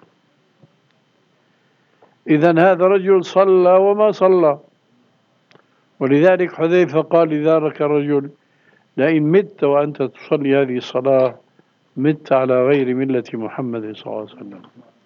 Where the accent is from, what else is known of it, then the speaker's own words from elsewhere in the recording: Syria; هلا عندنا في سوريا مثلا في منطقة اسمها الغوطة، الغوطة لأنها منخفضة عن دمشق